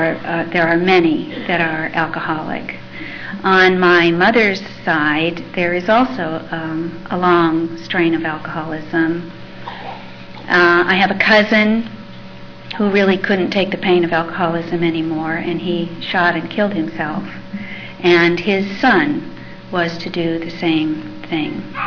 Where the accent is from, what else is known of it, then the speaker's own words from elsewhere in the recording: Iowa, United States; born there; I was born in Iowa. And I was born to a middle-class family. I had a reasonably ordinary upbringing, except for a couple of things.